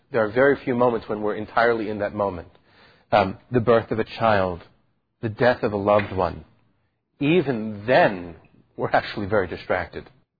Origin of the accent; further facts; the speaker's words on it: New York, United States; And as a New Yorker, it evokes a huge amount.